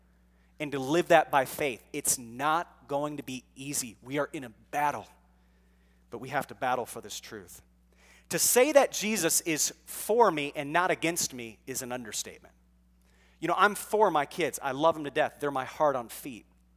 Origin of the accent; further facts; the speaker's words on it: Ohio, United States; Because, you know, I'm from Buckeye country. And in Columbus, Ohio, people